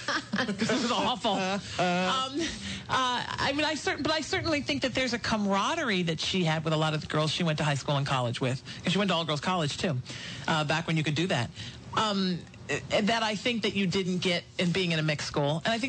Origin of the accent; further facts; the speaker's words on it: Northeast, United States; But I'm also from the Northeast and raised by a no-drama Irish woman.